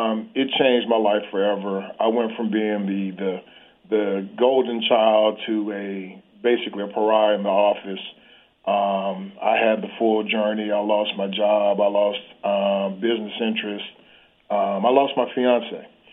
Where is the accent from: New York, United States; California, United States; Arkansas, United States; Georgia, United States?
Arkansas, United States; Pine Bluff; I grew up in the Arkansas River Delta, area where the soil was rich but the people were poor. My hometown, Pine Bluff, Arkansas, was once named the worst place to live in America 2 years in a row.